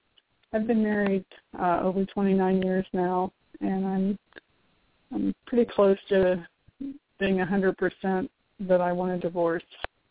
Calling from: Florida, United States; I'm calling from Florida, and congratulations on your 100th show.

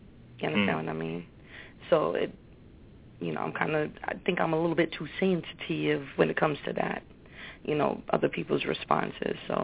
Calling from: Connecticut, United States; I'm calling in from Connecticut.

